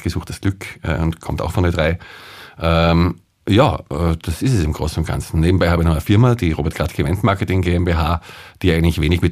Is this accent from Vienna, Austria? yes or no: no; Salzburg, Austria; born there; now in Krems, Austria; ich bin gebürtiger Salzburger, der in Wien für ganz Österreich arbeitet, aber in Krems lebt.